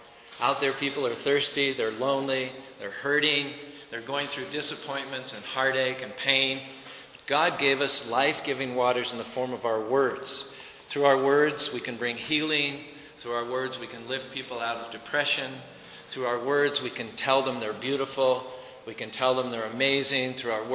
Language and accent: English; Pittsburgh, Pennsylvania, United States; moved away; I'm from Pittsburgh, but I haven't been back for 30 years.